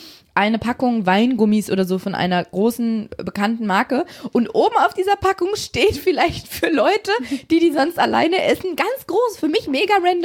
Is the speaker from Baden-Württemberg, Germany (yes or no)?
yes; Baden-Württemberg, Germany; Ich bin nämlich aus Baden-Württemberg oder Schwaben, weiß ich jetzt nicht mal, eins von beiden.